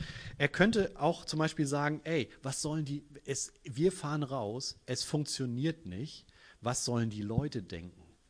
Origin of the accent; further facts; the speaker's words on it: Germany; Wir haben als Deutsche unheimlich Angst vor Veränderungen.